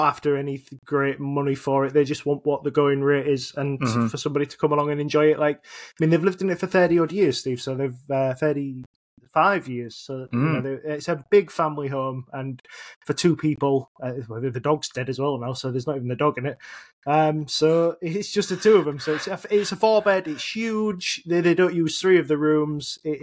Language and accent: English; Yorkshire and the Humber, United Kingdom; Being a Yorkshire boy, I can't possibly go for Lancashire in disguise.